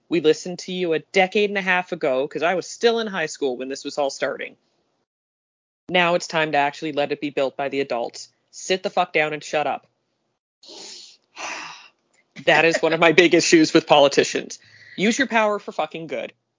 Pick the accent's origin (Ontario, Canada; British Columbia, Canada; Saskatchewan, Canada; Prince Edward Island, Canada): Ontario, Canada; Windsor; I am originally from Windsor. That was where I was born and raised.